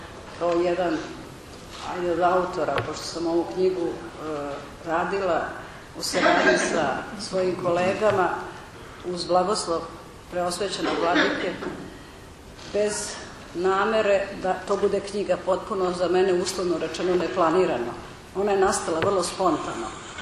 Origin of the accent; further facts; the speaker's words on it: Kosovo; born there; Iako sam rođena na Kosovu i Metohiji, dole su mi rođeni svi moji i roditelji